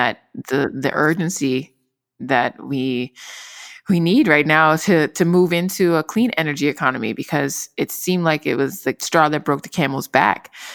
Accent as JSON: {"language": "English", "region": "Florida", "country": "United States", "said": "I'm from Florida originally, and I remember when the BP oil spill happened and traveling up to the panhandle and seeing the remnants of the spill on the beaches."}